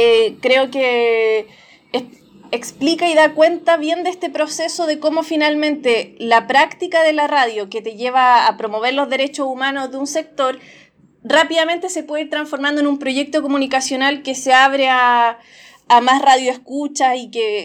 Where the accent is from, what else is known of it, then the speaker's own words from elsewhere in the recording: Rengo, O'Higgins, Chile; Desde que tengo 15 años más o menos que hago radio de mi pueblo en Rengo hasta ahora